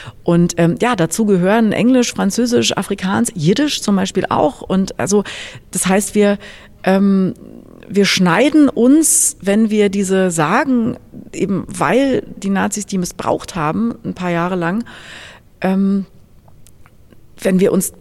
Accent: Berlin, Germany; born there; in dem Bezirk, wo ich geboren bin, in Berlin.

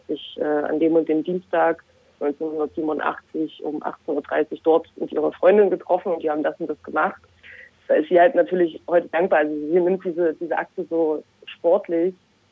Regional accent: Thuringia, Germany; in der Gegend, wo ich groß geworden bin, in Thüringen.

